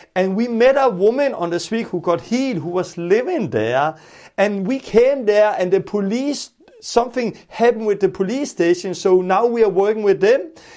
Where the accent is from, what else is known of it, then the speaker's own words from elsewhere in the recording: South Africa; It's only 1 minute and I'm from South Africa